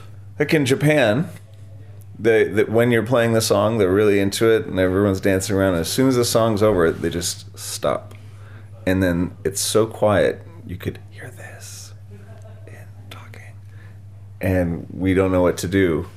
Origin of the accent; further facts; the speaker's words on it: Toronto, Ontario, Canada; Yeah, we're from Canada. We're from Toronto and Los Angeles.